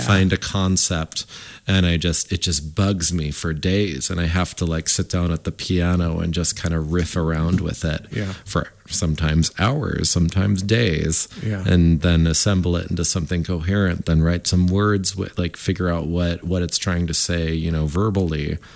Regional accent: Washington, United States; I named the band obviously off of the … because we're from Central Washington and even in Spokane area.

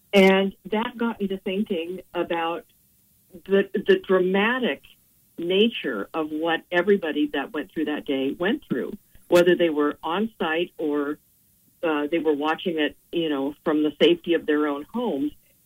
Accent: Spokane, Washington, United States; Patty Murray was my senator for a long time because, you know, I'm from Spokane.

